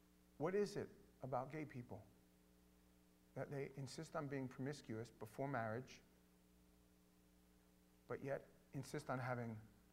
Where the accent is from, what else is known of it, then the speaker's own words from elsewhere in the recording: New York, United States; my mother and father, you know, they were Manhattanites. I grew up in East Village, basically, going to East Village every weekend.